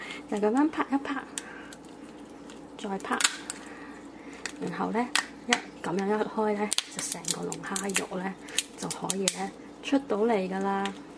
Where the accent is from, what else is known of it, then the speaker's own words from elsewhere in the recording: Canada; 咁加拿大，我係加拿大人啦